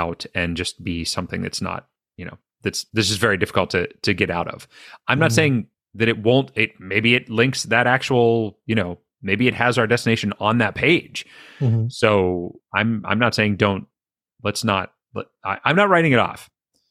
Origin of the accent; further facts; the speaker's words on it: Pittsburgh, Pennsylvania, United States; I just don't pay attention to basketball because I'm from Pittsburgh, so we don't pay attention to basketball here.